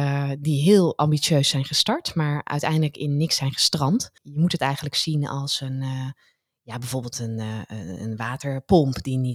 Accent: Netherlands; ik ga maar even in wij praten als Europeanen, als Nederlanders

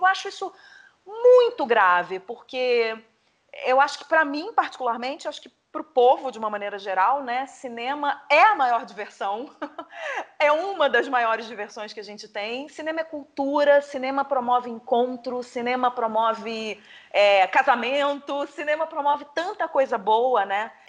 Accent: Rio de Janeiro, Brazil; now in São Paulo, Brazil; Eu, que não estou mais no Rio, estou em São Paulo, mas continuo e continuarei sempre sendo muito carioca.

